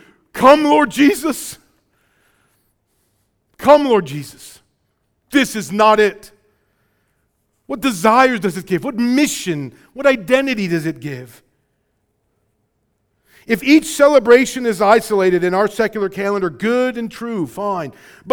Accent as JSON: {"language": "English", "town": "Rockford", "region": "Illinois", "country": "United States", "said": "you know, I'm from Rockford. I was educated. Guilford High School grad, dude."}